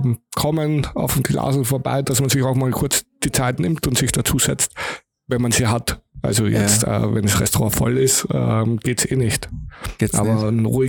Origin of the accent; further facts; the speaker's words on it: Vienna, Austria; Ich bin aus Wien ursprünglich, ganz genau.